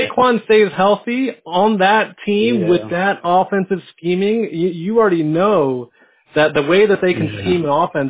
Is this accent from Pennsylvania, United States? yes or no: no; Los Angeles, California, United States; I'm from Los Angeles, so I support the Chargers through and through.